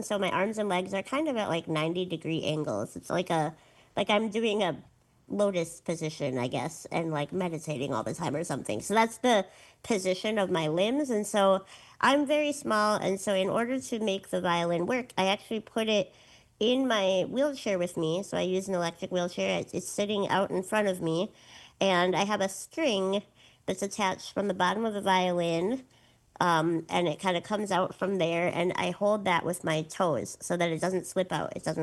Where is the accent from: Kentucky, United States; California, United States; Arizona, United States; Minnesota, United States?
Minnesota, United States; Duluth; I was raised in Duluth, Minnesota, and I still call that town home. I really love it up here.